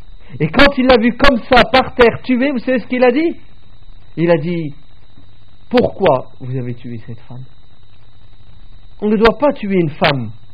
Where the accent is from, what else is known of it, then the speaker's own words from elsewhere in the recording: France; chez nous en France